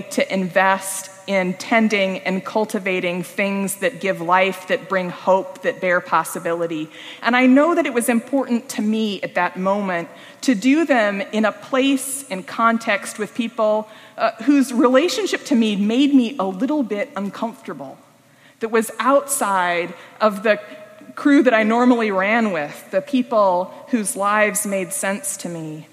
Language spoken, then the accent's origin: English; Nebraska, United States; I moved from Western Nebraska to Southern California to live in the big civilized city.